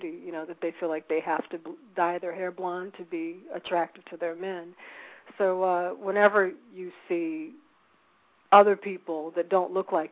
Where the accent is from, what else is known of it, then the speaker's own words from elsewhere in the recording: United States; I can speak on my own experience growing up in America.